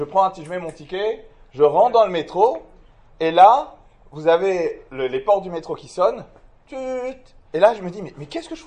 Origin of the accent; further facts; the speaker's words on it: Paris, Île-de-France, France; je suis né à Paris. Je suis un jeune des écoles juives, exactement comme vous.